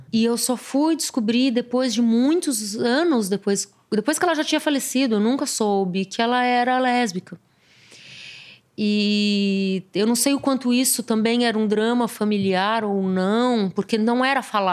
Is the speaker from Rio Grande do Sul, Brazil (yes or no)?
no; São Paulo, Brazil; born there; Eu nasci de parto Leboyer na Clínica Tobias, em São Paulo.